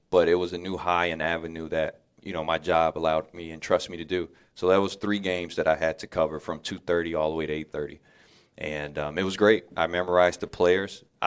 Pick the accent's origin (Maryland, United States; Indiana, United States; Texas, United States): Indiana, United States; I should have stopped him and let him know I'm from Indiana also.